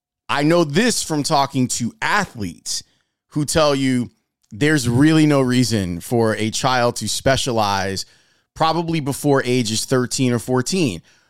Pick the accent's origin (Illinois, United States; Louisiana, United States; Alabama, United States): Illinois, United States; Chicago; growing up in Roseland before I moved out to HF land